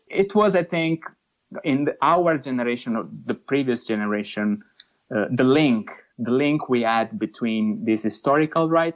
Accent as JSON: {"language": "English", "region": "Apulia", "country": "Italy", "said": "If you are from the south, as I am, I come from Puglia, you don't know really much about what happens in Valle d'Aosta or in Trentino."}